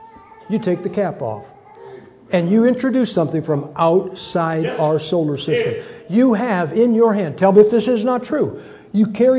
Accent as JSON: {"language": "English", "region": "Ohio", "country": "United States", "lives_now": "Idaho, United States", "said": "Okay, I'm from Ohio. We got basements. We are blessed. I live in Idaho."}